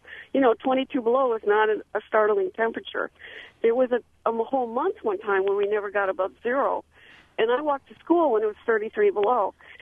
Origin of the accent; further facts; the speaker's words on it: Wisconsin, United States; moved away as an adult; I was born in 51, and I grew up in Wisconsin until about 75.